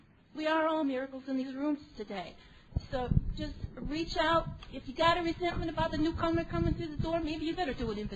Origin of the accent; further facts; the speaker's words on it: Anchorage, Alaska, United States; I'm an alcoholic from Anchorage, Alaska.